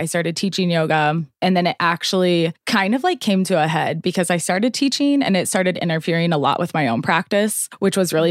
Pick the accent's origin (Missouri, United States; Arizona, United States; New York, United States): Missouri, United States; St. Louis; I was born and raised in St. Louis.